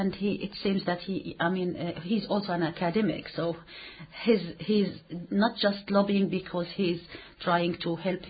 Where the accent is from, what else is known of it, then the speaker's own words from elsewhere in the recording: Hebron, Hebron Governorate, Palestine; And he's been to my hometown, to Hebron.